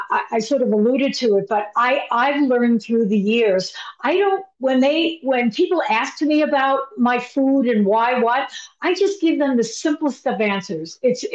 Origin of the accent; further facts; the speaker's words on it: New York, United States; I grew up in New York and like plop on the sauce and go lasagna and that.